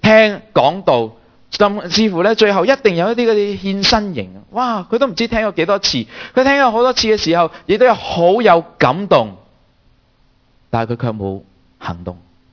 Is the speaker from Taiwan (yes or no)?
no; Toronto, Ontario, Canada; now in Los Angeles, United States; 我不是住在这里，我现在是住在洛杉矶。我都是我对美国很陌生，因为我是来自多伦多。